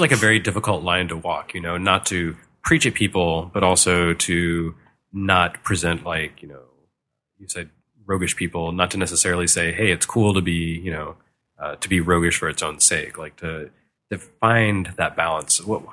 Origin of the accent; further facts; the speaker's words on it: Texas, United States; I grew up in West Texas in a very sort of conservative religious community.